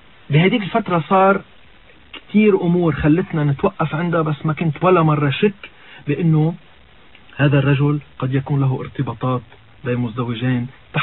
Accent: Akkar, Lebanon; طلعت على عكار على ضيعتي، لأنه أكثر منطقة ممكن تحميني

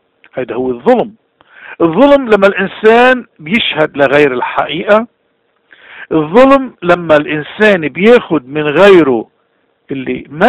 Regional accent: Lebanon; منشوف نحن كلبنانيين انه موجود عنا اكتر من اي محل تاني.

